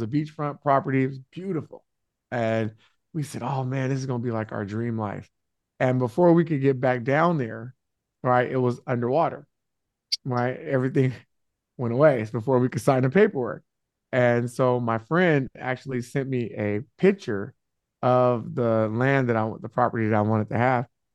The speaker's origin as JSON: {"language": "English", "town": "San Francisco", "region": "California", "country": "United States", "tie": "born or raised there", "said": "we grew up in San Francisco where we were just all thinking about how much fun could we have."}